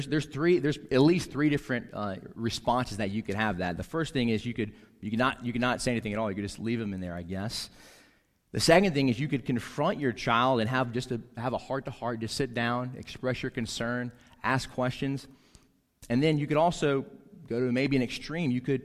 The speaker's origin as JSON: {"language": "English", "country": "United States", "said": "because I'm an American, I love this land"}